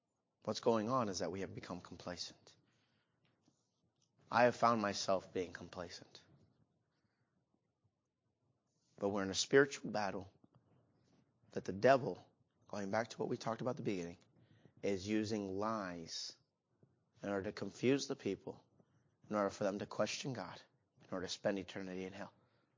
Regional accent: United States; I love being an American.

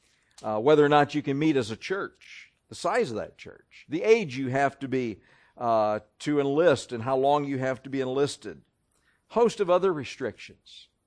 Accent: United States; We should use our liberties as an American for good, and certainly as a Christian.

